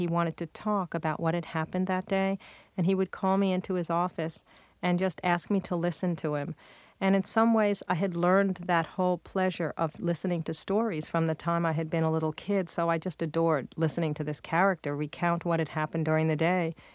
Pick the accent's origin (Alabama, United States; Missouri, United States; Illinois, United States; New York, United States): New York, United States; Rockville Centre; Indeed, I gave a talk in Rockville Center at my hometown in the high school last week